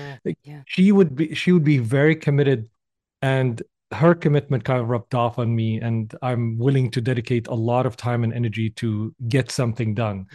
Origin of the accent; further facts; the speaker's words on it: Syria; English is a second language; Growing up in Syria, we didn't have actually multiple opportunities.